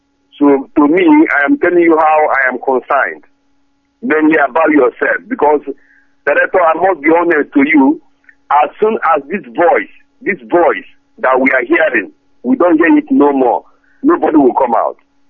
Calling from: Trondheim, Trøndelag, Norway; I'm calling from Trondheim in Norway.

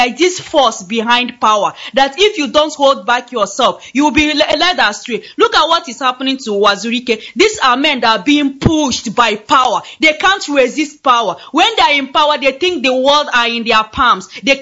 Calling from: Jerusalem, Jerusalem District, Israel; I'm calling from Jerusalem, Israel, this morning.

